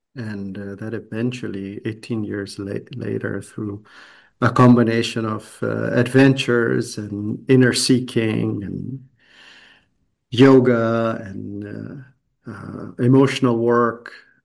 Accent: Pakistan; I am originally from Pakistan.

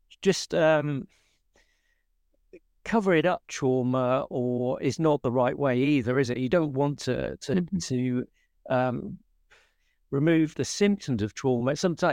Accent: United Kingdom; perhaps this is because I'm British, which is we tend to cover up, don't talk about it

